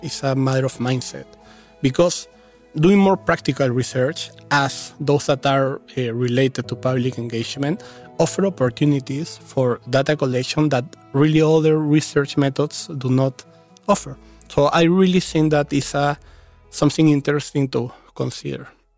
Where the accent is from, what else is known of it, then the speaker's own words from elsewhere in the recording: Peru; I am not from the Netherlands, I am actually from Peru. The fact that I am from a total different country actually adds a different fresh perspective.